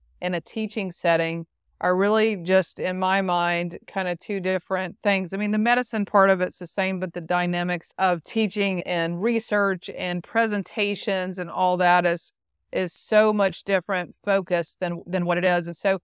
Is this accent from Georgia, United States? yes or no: yes; Gainesville, Georgia, United States; I am born and raised in Gainesville, Georgia. I went to school all in Georgia